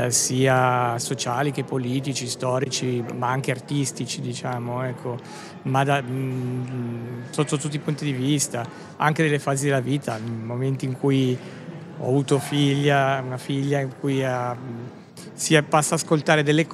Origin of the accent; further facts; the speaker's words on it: Como, Lombardy, Italy; No, sono di Como.